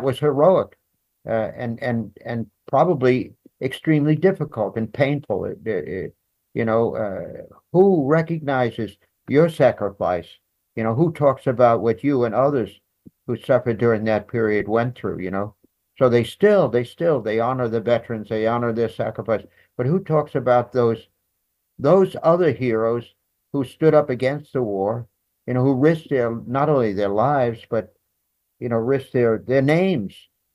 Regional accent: Massapequa, New York, United States; I wondered what kind of education did I receive growing up in Massapequa, in my hometown, you know?

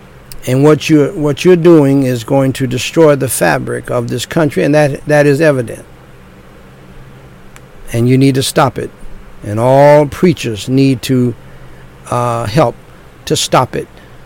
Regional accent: United States; born there; I thank God I was born in America with all of her faults.

